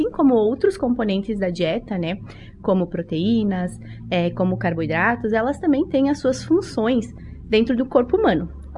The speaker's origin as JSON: {"language": "Portuguese", "town": "Santo Antônio do Palma", "region": "Rio Grande do Sul", "country": "Brazil", "tie": "born or raised there", "said": "morando em Brasília até então, né? Mas retorno agora em Marau, né? Que é a minha região, minha cidade. Na verdade, eu sou natural de Santo Antônio do Palma."}